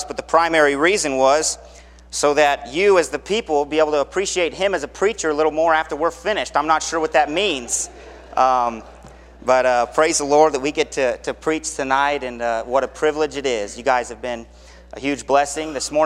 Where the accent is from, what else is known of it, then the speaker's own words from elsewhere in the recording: Mariposa, California, United States; I grew up in Mariposa, California, not the California most people think of, and I graduated from high school in 2006.